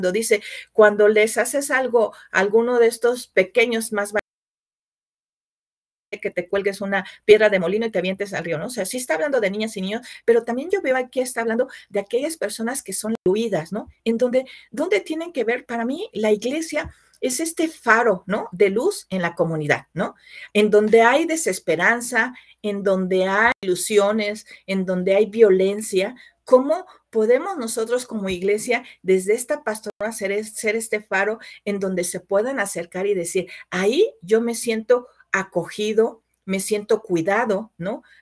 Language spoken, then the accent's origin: Spanish; Mexico; Vemos que actualmente nuestro país, México, como América Latina, sigue siendo de los países más violentos, ¿no?